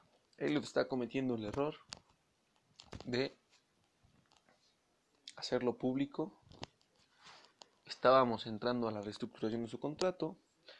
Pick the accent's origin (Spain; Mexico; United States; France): United States; San Francisco, California; Yo soy de San Francisco, soy 49er.